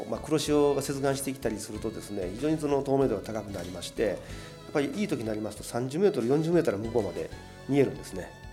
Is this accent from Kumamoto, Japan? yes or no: no; Nagahama, Kochi, Japan; 高知長浜の出身です。